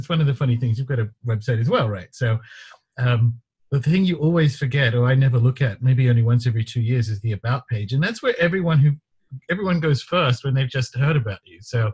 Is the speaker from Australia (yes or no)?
yes; Newcastle, New South Wales, Australia; about 3 miles away down the road where I grew up in Newcastle, Australia, it was a really good independent bookstore.